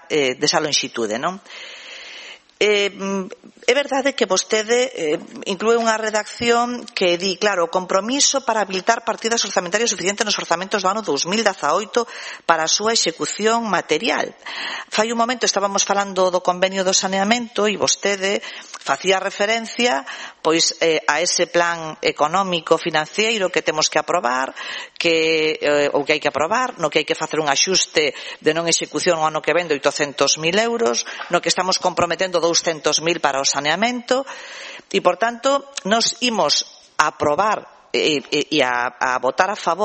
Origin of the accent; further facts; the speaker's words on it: Ribas Altas, Galicia, Spain; mire, eu son de Rivas Altas